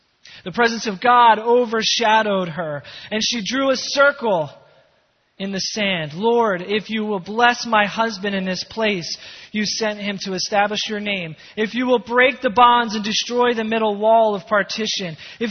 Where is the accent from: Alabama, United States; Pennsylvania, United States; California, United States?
Pennsylvania, United States; Philadelphia; went to work for a mission in my hometown of Philadelphia.